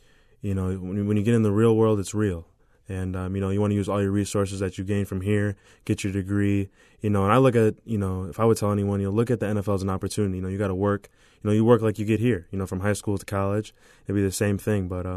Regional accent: Wisconsin, United States; so I was from Wisconsin, would more be for me if I had to go to Wisconsin, I'd have to go there.

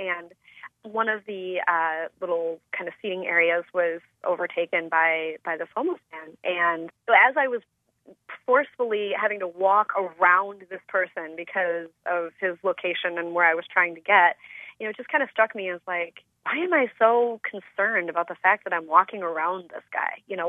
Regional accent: Madison, Wisconsin, United States; now in Mesa, United States; But, you know, I grew up in the Madison area in Wisconsin

